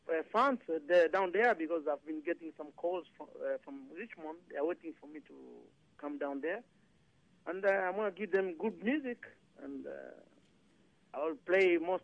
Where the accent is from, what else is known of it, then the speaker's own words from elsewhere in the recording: DR Congo; the mountain gorillas in the Virunga region of my home country, the DRC, Democratic Republic of Congo.